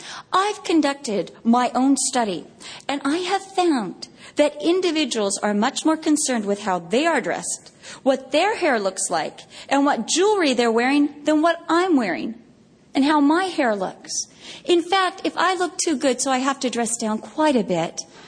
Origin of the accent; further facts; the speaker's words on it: Vista, California, United States; I'm from Vista.